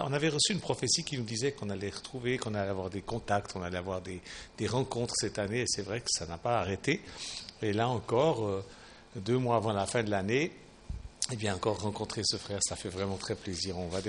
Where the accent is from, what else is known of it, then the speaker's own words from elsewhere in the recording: Switzerland; comme on dit, par chez nous en Suisse